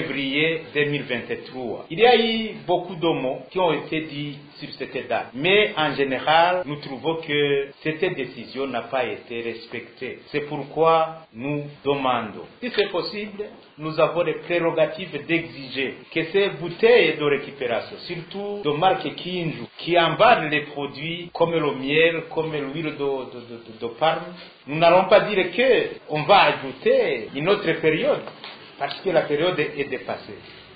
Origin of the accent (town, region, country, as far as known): Burundi